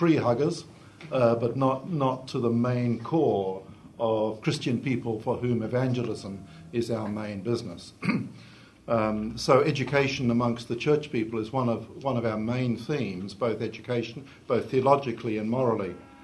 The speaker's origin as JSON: {"language": "English", "country": "Australia", "said": "As an Australian, I was terribly disappointed this morning"}